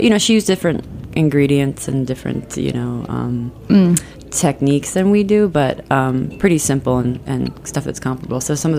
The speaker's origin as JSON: {"language": "English", "region": "South Dakota", "country": "United States", "tie": "born or raised there", "said": "We grew up in South Dakota."}